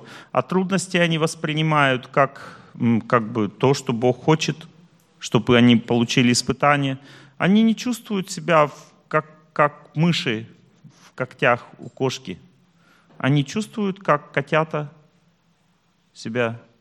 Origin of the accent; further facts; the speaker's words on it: Tolyatti, Samara Oblast, Russia; Мы из Тольятти, оба с ним. Он поехал домой делать загранпаспорт